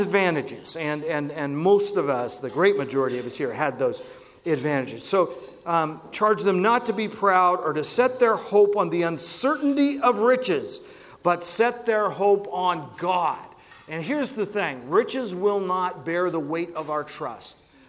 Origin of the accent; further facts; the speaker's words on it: Oregon, United States; Hey, I'm from Oregon, and I thought that salmon was terrific.